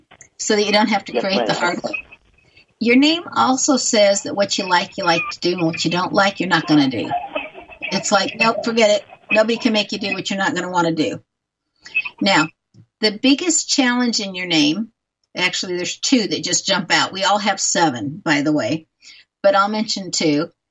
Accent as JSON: {"language": "English", "town": "San Diego", "region": "California", "country": "United States", "tie": "born or raised there", "said": "I grew up in San Diego, and my dad was a doctor, and he saw all kinds of things, and the number one thing he taught us was safety."}